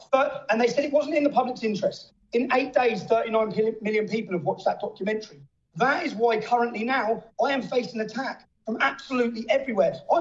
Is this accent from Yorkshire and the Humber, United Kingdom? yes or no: no; Luton, East of England, United Kingdom; I'm from Luton Town. Luton Town is one of the most diverse towns in Europe.